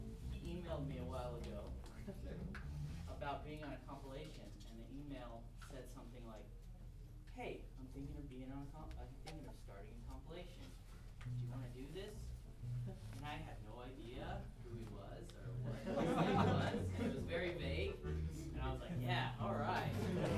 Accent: Texas, United States; And I feel like we're almost like outsiders because we're from Texas

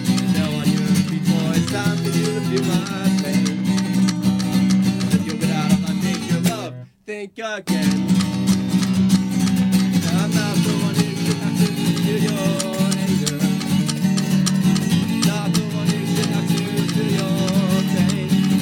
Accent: Santa Barbara, California, United States; I'm from Santa Barbara

